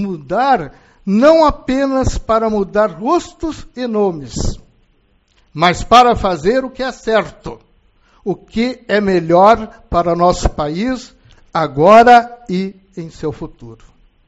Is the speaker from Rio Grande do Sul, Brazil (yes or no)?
yes; Uruguaiana, Rio Grande do Sul, Brazil; Sinto a energia para recomeçar tudo de novo, com toda a força e amor por nossa Uruguaiana, minha terra.